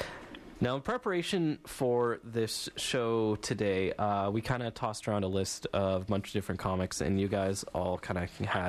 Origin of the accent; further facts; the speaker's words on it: Canada; I'm Canadian. We don't like the heat